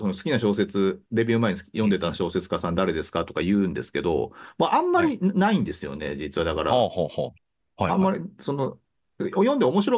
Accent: Kanto, Japan; 僕、関東人だから見れなくって、そうなんですよ。

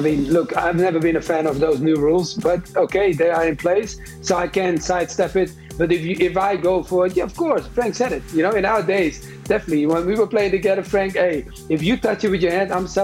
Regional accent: Netherlands; English is a second language; I would go for Kesman. Why? Because I'm from Holland, and he did so well at PSV.

